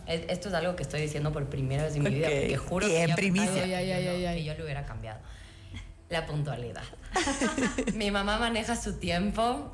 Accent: Cuenca, Azuay, Ecuador; also born or lived in Tumbaco; Nosotras somos de Cuenca.

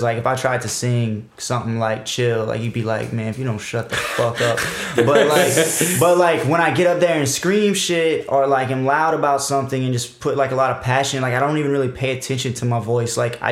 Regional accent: Kaplan, Louisiana, United States; I'm from Kaplan, man.

